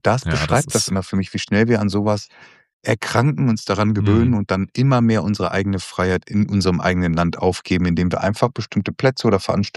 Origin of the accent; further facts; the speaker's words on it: Rheine, North Rhine-Westphalia, Germany; meine alte Heimatstadt in Rheine.